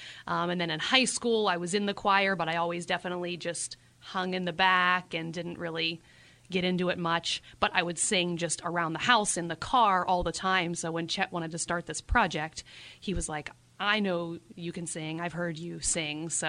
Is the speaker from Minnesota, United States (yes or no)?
no; Pittsburgh, Pennsylvania, United States; Well, I'm born and raised in Lawrenceville, right on 52nd Street, and my family's actually been there for 4 or 5 generations on both sides.